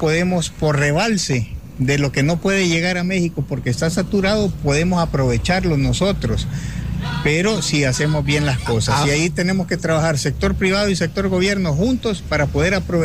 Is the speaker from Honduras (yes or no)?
yes; Honduras; como hondureños